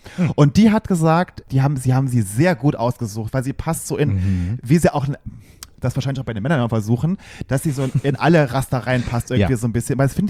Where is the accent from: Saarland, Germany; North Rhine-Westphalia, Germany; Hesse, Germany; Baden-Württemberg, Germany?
Saarland, Germany; born or raised there